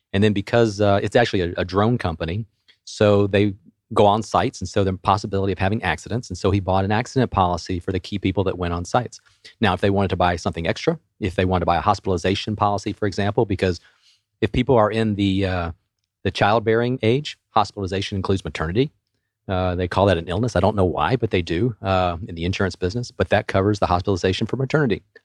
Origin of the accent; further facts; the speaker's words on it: Chamblee-Dunwoody, Georgia, United States; I grew up in the Chamblee-Dunwoody area, went off to Auburn